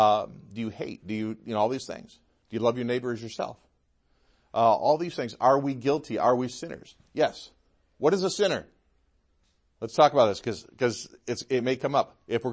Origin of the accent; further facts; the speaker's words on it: Midwest, United States; also born or lived in South, United States; Growing up in the Midwest, having lived in the South, there's enough background in those two parts of the country